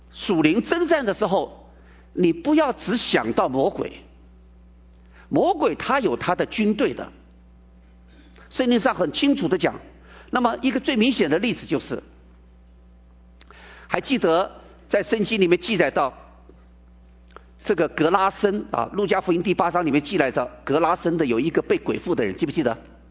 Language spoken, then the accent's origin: Chinese; China; 所以我们中国人常讲我们是龙的传人啊，